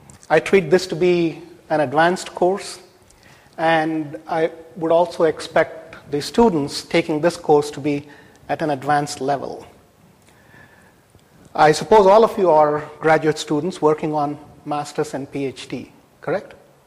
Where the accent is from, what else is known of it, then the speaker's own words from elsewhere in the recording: Mandya, Karnataka, India; I did my engineering degree with the University of Mysore in my hometown, Mandya, in India.